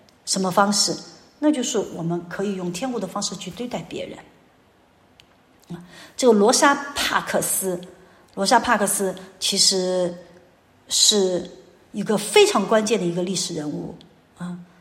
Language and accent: Chinese; Chengdu, Sichuan, China; 我们成都人也是觉得成都人最厉害，连上海人我们也瞧不起。